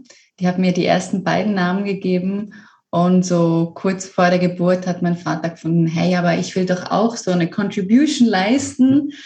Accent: Switzerland; ich komme aus der Schweiz ursprünglich

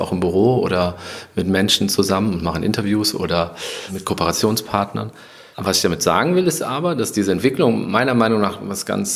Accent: Mettmann, North Rhine-Westphalia, Germany; Nee, ich bin nicht in Köln aufgewachsen. Ich komme aus dem Neandertal, aus Mettmann. Und habe wirklich das Neandertal direkt neben meinem Lebensort gehabt, wo ich aufgewachsen bin.

